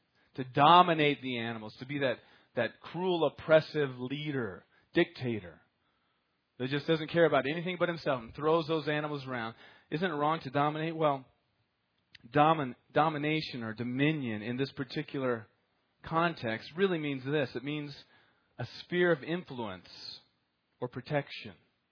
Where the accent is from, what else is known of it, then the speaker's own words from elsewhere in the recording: Iowa, United States; You know, I come from Iowa, and when I went to Iowa State University